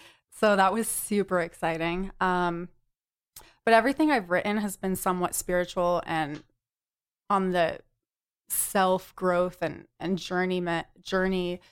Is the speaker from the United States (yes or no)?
yes; Northeast, United States; also born or lived in Vermont / New Hampshire / Connecticut; now in Los Angeles, United States; Originally from the Northeast.